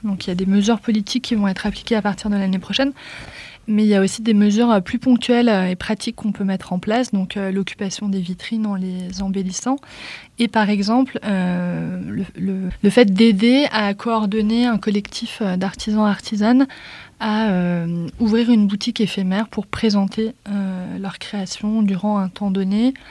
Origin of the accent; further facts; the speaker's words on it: Grand Est, France; Ah ben, moi, je suis alsacienne